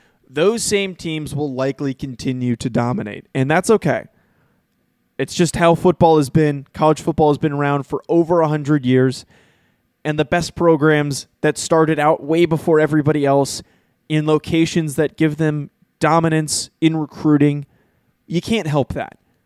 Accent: New Jersey, United States; accent: New Jersey; now in California, United States; Inflection on some of my words because of my New Jersey accent, and I fought the hell out of that.

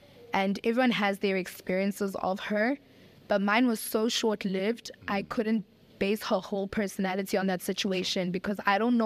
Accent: South Africa; And as South African women and representing the women that do understand where my argument comes from

